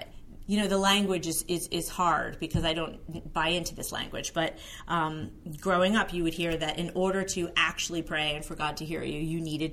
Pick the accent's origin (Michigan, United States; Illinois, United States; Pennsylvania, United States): Pennsylvania, United States; Philadelphia; Well, I'm from Philly. And I feel like, you know, when you're from Philly, you're scrappy. I came from a neighborhood, like, I would say middle class.